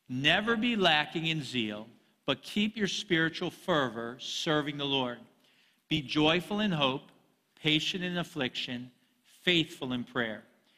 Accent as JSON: {"language": "English", "country": "United States", "said": "Now, because we're American Christians, we tend to think very individualistic."}